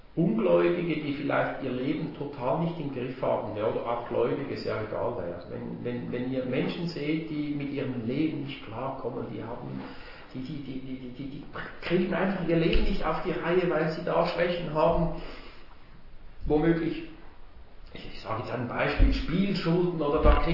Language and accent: German; Switzerland; So sagt man bei uns in der Schweiz